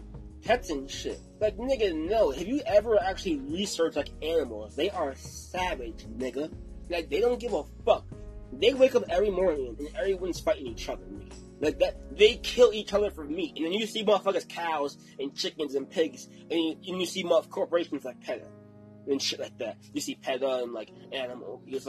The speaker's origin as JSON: {"language": "English", "region": "California", "country": "United States", "said": "I'm not from New York. I'm not from Florida. I'm from Cali. I don't got my … I say, oh, what's up? We got Cali."}